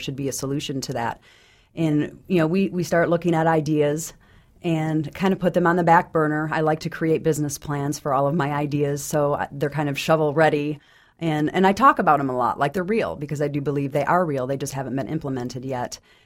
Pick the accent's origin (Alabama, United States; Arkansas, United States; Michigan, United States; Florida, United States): Michigan, United States; Detroit; now in Tulsa, United States; I'm from Detroit. It looks like a really good neighborhood to me.